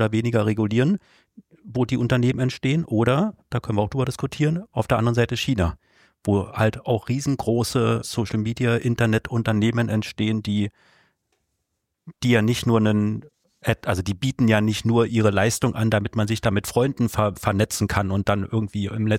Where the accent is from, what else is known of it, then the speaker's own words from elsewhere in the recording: Germany; ich bin ja in der DDR groß geworden